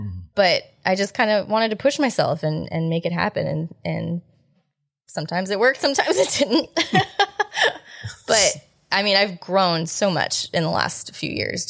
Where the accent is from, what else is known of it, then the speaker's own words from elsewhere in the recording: Del Rio, Texas, United States; All right. So I was born and raised in Del Rio, Texas.